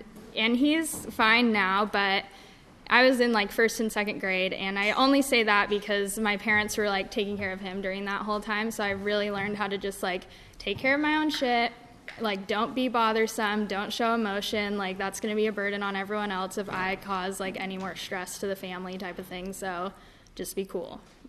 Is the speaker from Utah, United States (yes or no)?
yes; Salt Lake City, Utah, United States; And I grew up in Salt Lake City, Utah.